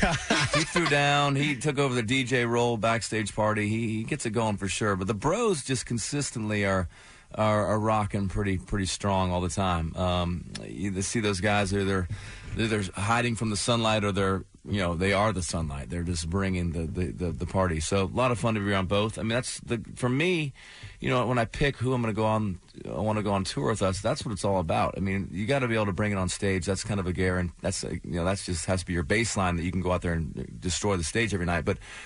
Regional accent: Arizona, United States; I'm from Arizona. You know, we didn't have any oceanfront property where I grew up. So We had a lot of mountains

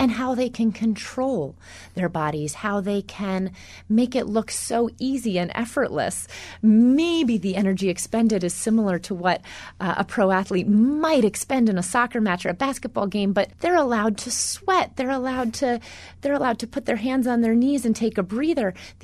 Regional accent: North Carolina, United States; I grew up in North Carolina and always admired ABT

